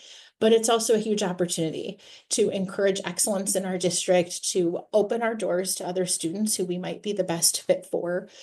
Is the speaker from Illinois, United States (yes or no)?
yes; Woodstock, Illinois, United States; I am a transplant from Illinois. So if you know where Lake Geneva is, If you go just south of there into Illinois, there's a little town called Woodstock, which is where I'm from.